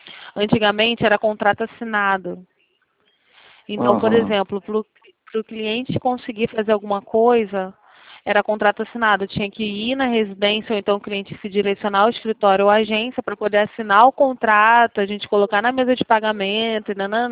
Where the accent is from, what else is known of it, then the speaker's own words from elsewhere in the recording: Rio de Janeiro, Brazil; Sou carioca